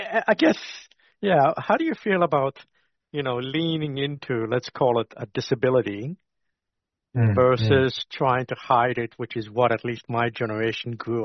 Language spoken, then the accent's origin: English; Canada; now in New Zealand; I'm a Gen Xer who's been around the world. You know, I'm from Canada and settled here in New Zealand for many years now.